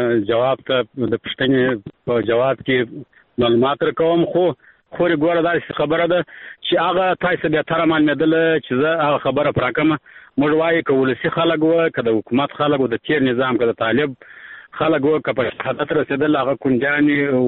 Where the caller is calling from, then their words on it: Arghandab, Kandahar, Afghanistan; لکندار ولایت ارغنداب ولسوالۍ څخه د ټلیفون په کار شم